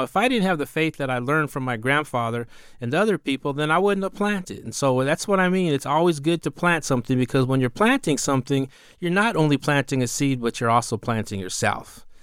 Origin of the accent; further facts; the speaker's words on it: Arizona, United States; I'm from the Hopi Reservation, like I said. You know, when we got to this place that we call Hopi Tutskwa, we were giving some seeds and some water in a gourd.